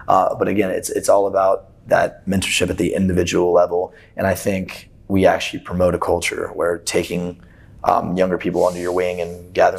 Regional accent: Louisville, Kentucky, United States; I'm from Louisville. You won't find one bit of hockey in Louisville except for like one little ice rink.

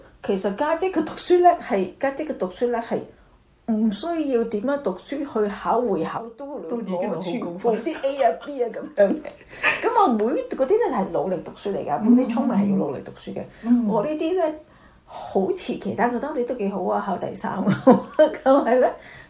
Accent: China; 尤其是我中國人啦

